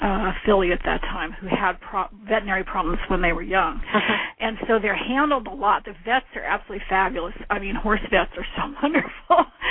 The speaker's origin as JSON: {"language": "English", "town": "San Francisco", "region": "California", "country": "United States", "tie": "born or raised there", "said": "when I was a kid, I was raised in San Francisco. I was on a hill."}